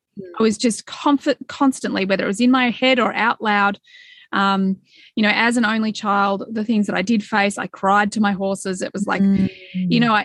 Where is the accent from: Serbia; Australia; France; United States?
Australia; being Australian